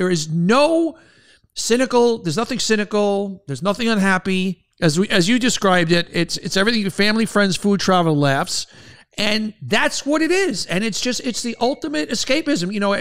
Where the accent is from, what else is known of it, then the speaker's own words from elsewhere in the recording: Queens, New York, United States; I grew up in Queens. I grew up in Hollis Hills, not too far from there.